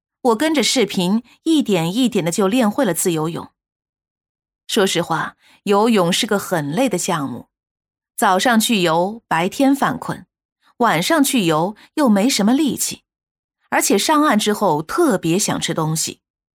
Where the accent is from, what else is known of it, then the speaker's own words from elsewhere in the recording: Beijing, China; 我小时候在北京的天桥长大